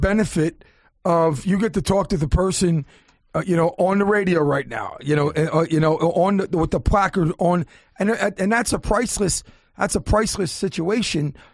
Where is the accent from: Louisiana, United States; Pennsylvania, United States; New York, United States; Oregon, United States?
Pennsylvania, United States; Philadelphia; listen, I'm from East Falls.